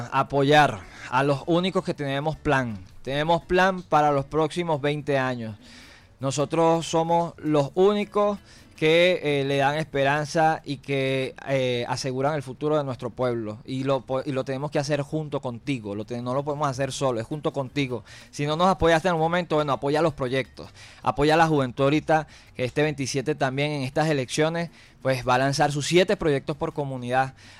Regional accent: Caracas, Capital District, Venezuela; Yo por lo menos que vengo de Caricuao

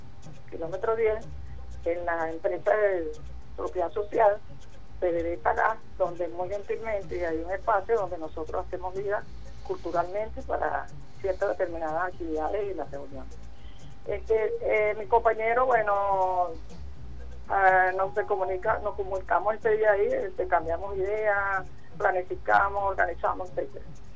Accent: Venezuela; como buenos venezolanos que somos

